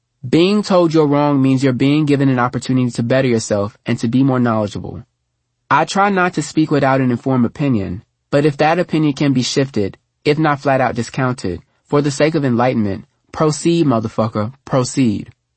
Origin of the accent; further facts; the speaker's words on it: Houston, Texas, United States; I am from Houston, Texas.